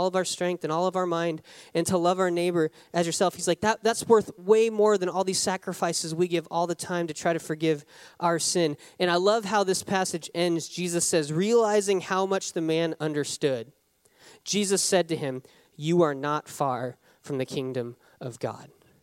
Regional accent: Wyoming, United States; also born or lived in Nova Scotia, Canada; So I grew up in Wyoming. You guys know that. And then I lived in super rural Nova Scotia, Canada.

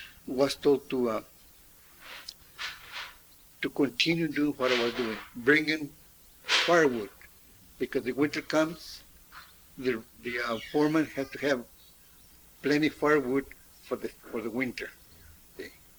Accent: California, United States; born there; I was born in California, I'm going back.

